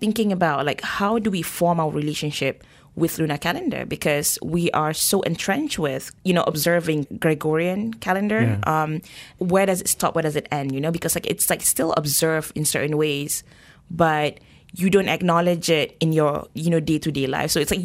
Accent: Malaysia; growing up in Malaysia.

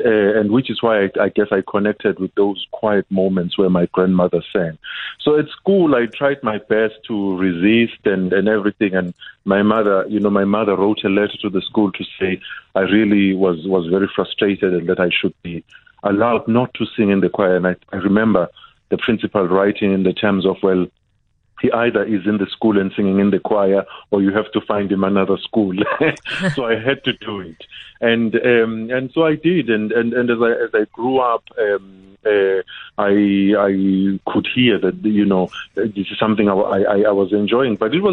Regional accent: South Africa; moved away; I'm from South Africa, and I'm here for a little period, and I would like to be heard.

